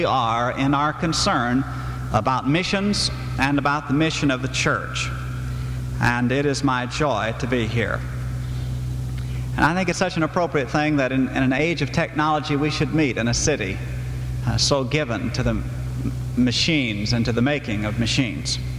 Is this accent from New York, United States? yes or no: no; Walking Stick, Oklahoma, United States; now in Chicago, United States; I am from Walking Stick, Oklahoma, if you can imagine anything. It was Route 5 Tahlequah, which is pretty rowdy up in Tahlequah.